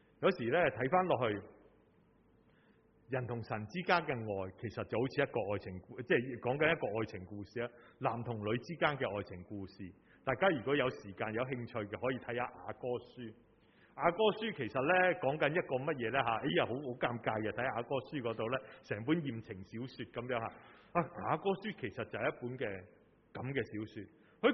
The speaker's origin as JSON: {"language": "Chinese", "country": "Hong Kong", "tie": "born or raised there", "said": "很小时候在基层，在屋邨到大，我们的年纪在屋邨到大，在屋邨到大一路成长的时候"}